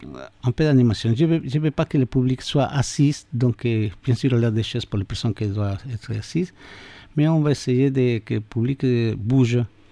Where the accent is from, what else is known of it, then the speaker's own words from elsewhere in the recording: Mexico City, Mexico; born there; French is a second language; Donc, je suis mexicain, avec des racines un petit peu partout. Je suis né à Mexico.